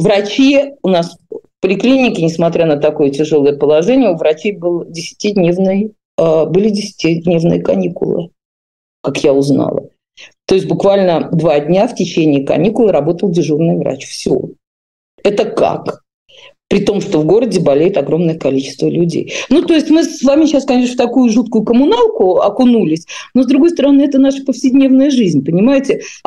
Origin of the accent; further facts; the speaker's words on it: Saint Petersburg, Russia; как жителю и уроженцу города Петербурга